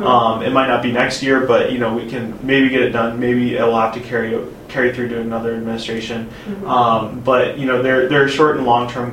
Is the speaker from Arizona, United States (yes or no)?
yes; Arizona, United States; now in Los Angeles, United States; I come to USC, I don't have a car, I'm from Arizona